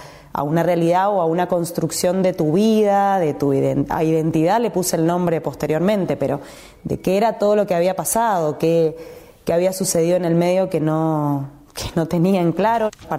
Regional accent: Mendoza, Argentina; nieta restituida número 117, acá en Mendoza, nací en Mendoza y sigo viviendo en Mendoza.

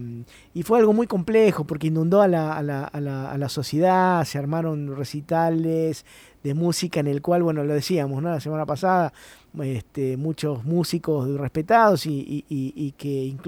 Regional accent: Argentina

